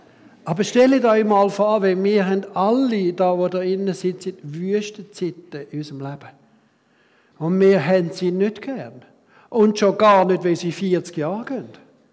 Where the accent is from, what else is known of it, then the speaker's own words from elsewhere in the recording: Switzerland; Weil wir so gut sind als Schweizer.